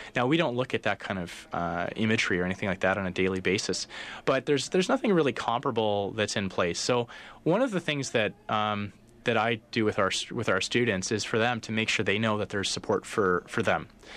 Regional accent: Calgary, Alberta, Canada; now in Vancouver, Canada; I grew up in Calgary.

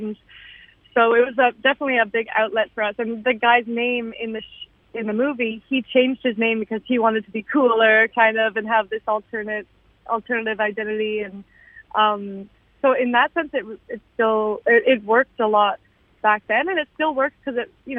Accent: Toronto, Ontario, Canada; So we're all from Toronto. We grew up in the Beaches area. We went to high school together

